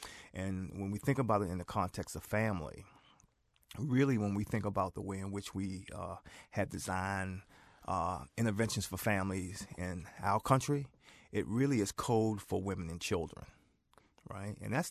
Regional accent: Baltimore, Maryland, United States; my mom and I moved from East Baltimore, where I knew everybody, my friends, family, to some degree, were all there. That's where I went to school.

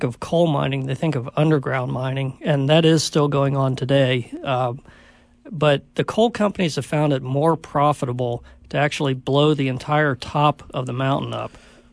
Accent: Cincinnati, Ohio, United States; I grew up in Cincinnati, which is on the Ohio River.

